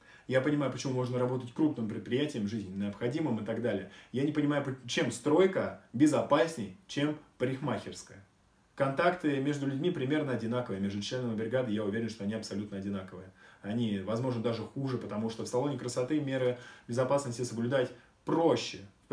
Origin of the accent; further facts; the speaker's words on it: Moscow, Russia; То есть, если мы, москвичи, будем вести себя хорошо